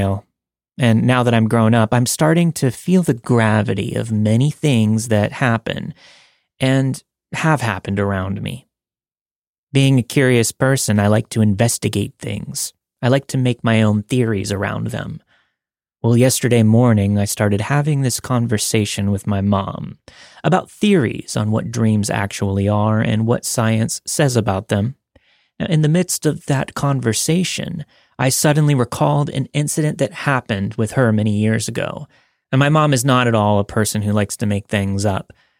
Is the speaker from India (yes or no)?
yes; India; I'm from India.